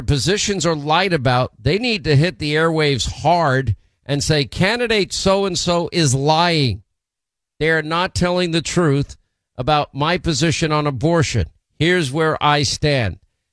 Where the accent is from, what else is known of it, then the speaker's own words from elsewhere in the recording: Florida, United States; the Supreme Court decision in the state of Florida, my home state